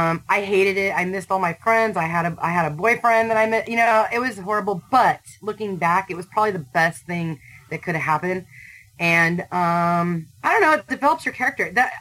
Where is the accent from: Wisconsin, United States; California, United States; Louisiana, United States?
California, United States; San Lorenzo; also born or lived in San Jose; Well, I grew up in the Bay Area. So I grew up in the East Bay in San Lorenzo.